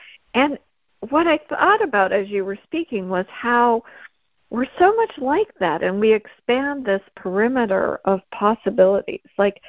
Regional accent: Pittsburgh, Pennsylvania, United States; And I said, oh, from Pittsburgh.

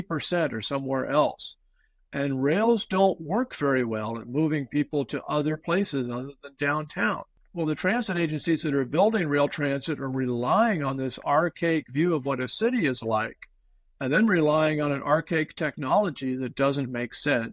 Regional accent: United States; I'm from the United States, and so I just talked about dollars per mile.

